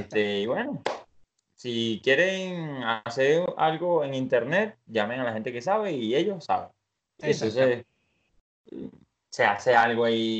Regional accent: Venezuela; ya que tú estás allá y yo estoy aquí y los dos somos de Venezuela

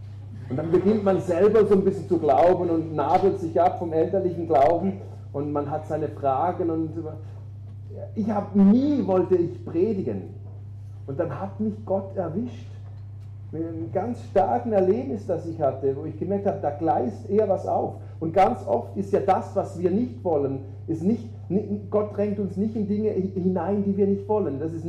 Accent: Switzerland; Ich bin ein Schweizer Bünzli.

